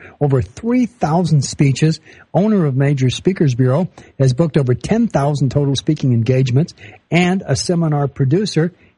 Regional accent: Los Angeles, California, United States; also born or lived in Chicago / Alaska; But, by the way, I was born in Chicago, raised in Los Angeles, and 23 years in the interior of Alaska.

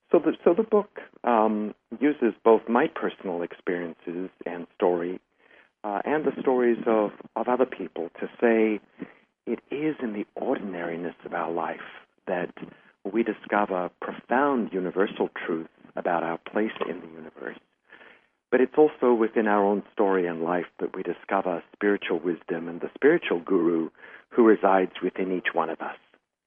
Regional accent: South Africa; I've certainly learned about all of this in a very personal way in growing up in South Africa

